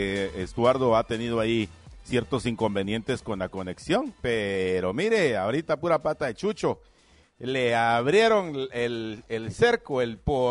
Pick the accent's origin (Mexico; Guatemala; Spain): Guatemala; como chapines, como guatemaltecos